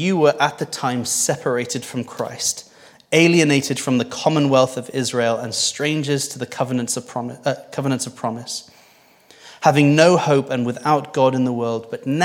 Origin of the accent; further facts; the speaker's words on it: Wales, United Kingdom; also born or lived in New Zealand; I'm actually from South Wales, but you're thinking, he's not from Wales either, is he? But for most of my 20s, I spent a long time in New Zealand